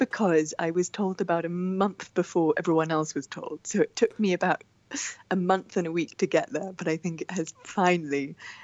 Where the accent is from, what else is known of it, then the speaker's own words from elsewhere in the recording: Zimbabwe; I grew up in Zimbabwe